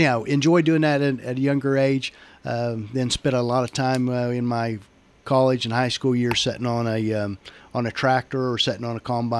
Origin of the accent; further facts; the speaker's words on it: Thayer, Kansas, United States; I am from Southeast Kansas, raised a little town of Thayer. Been there born and raised, and been there ever since.